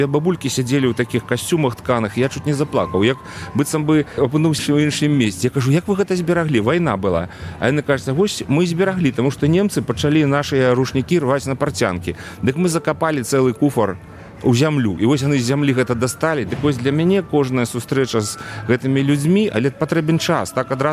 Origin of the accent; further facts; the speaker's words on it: Lida, Grodno Region, Belarus; у Лідскім раёне, адкуль я родам, станцыя Курган